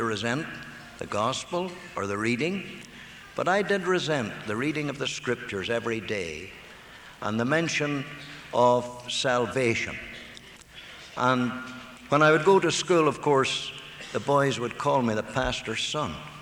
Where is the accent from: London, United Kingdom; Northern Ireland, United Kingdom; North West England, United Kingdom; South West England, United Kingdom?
Northern Ireland, United Kingdom; Lurgan; So I was born in Lurgan. It's a famous place for preachers and evangelists.